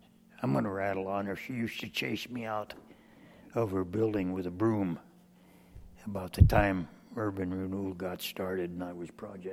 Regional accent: Washington, United States; born there; moved away as an adult; now in Seldovia, United States; I was born in Eastern Washington. And I came here shortly after high school in 48 on a salmon tender out of Seattle.

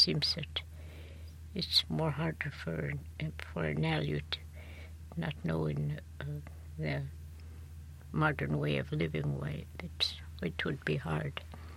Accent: Unalaska, Alaska, United States; also born or lived in Natka; went to that when I was 6 years old. Mother took me to Unlaska.

